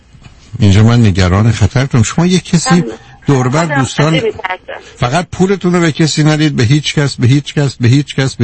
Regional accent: Shiraz, Fars, Iran; اقلا آبروی ما شیرازی ها شما مگر حفظ کنید.

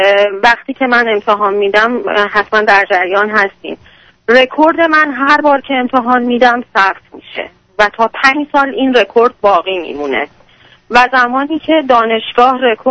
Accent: Iran; now in United States; حدود 4 سال هستش که از ایران اومدم امریکا.

